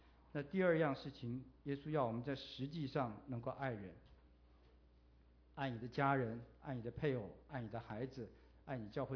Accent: China; 我们中国人传统上不是这样子，我们是要传给子子孙孙，然后钱越多的话越受人尊重。

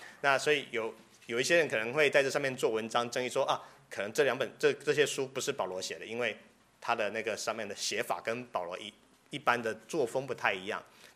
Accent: Taiwan; 可能我从台湾来比较有这种感觉，因为台湾本身就是一个充满异教色彩 的地方

